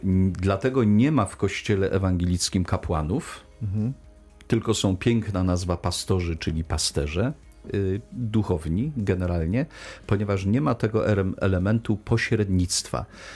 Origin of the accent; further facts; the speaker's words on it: Silesian Voivodeship, Poland; To pamiętam z dzieciństwa, bo pochodzę ze Śląska Cieszyńskiego